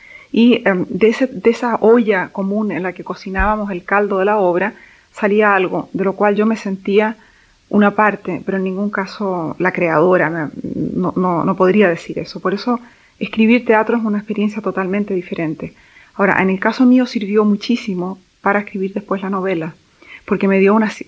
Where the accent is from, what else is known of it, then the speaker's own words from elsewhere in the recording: Chile; moved away as an adult; also born or lived in Venezuela; hasta que salí de Chile por razones personales. Y me encontré en Venezuela